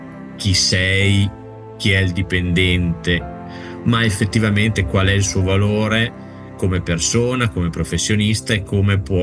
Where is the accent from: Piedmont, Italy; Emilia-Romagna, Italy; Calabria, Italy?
Emilia-Romagna, Italy; Parma; Io vengo da Parma, quindi chi meglio di me può avere un attaccamento all'enogastronomia italiana.